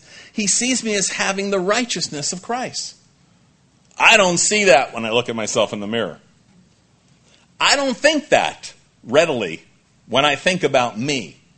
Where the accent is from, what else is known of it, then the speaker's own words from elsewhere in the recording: New Jersey, United States; I'm from Jersey. I mean, I've seen possums, you know, out on the road at night